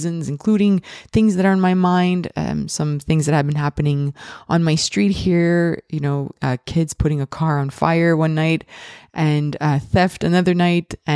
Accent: Montreal, Quebec, Canada; I am from Montreal, Canada

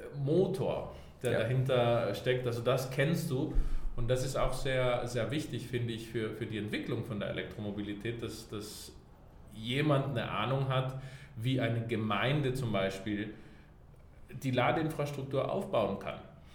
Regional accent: Colombia; Also eben, ich bin in Kolumbien aufgewachsen.

